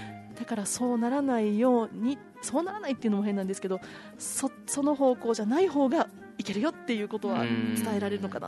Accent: Shiga, Japan; 滋賀県出身なんですけども、なので私は

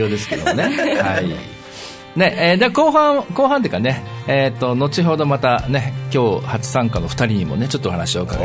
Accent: Matsuyama, Ehime, Japan; 僕はあの出身が愛媛の松山ってところで、 まあ、広島って子供の時からすごい近いところで

